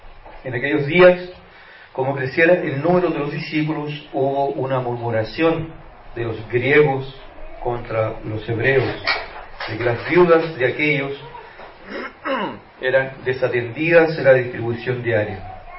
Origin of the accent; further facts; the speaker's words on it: Coronel, Biobío, Chile; Soy de Coronel